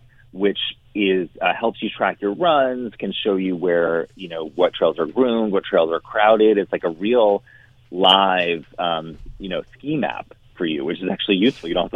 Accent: New England, United States; And I grew up in New England.

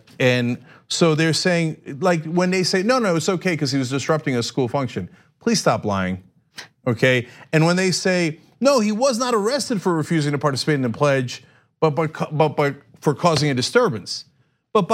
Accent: Cuba; I was from Cuba. I could leave the country whenever I want if I don't like it here.

